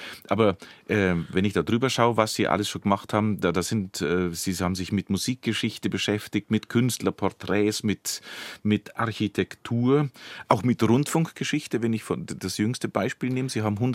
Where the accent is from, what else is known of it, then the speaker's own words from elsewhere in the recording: Bavaria, Germany; Mir als Schwaben, als Allgäuer